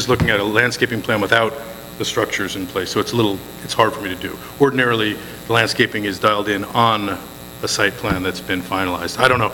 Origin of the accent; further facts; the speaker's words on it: Studio City, California, United States; I'm from Studio City.